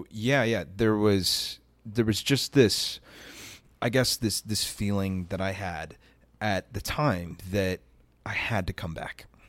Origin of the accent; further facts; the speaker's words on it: Texas, United States; So I said, "I'm from Texas." And, you know, people kind of chuckle. They're like, "Can you do a Texan accent?" I can do a Texan accent.